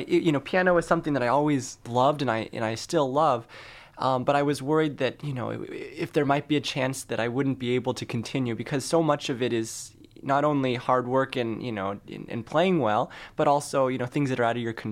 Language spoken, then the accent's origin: English; West Coast, United States; now in New York City, United States; I still have to say West Coaster. I live in New York City right now